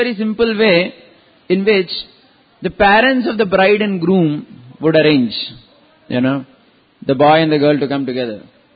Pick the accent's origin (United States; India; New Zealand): India; Mumbai, Maharashtra; I was born and brought up in Bombay till 12th standard.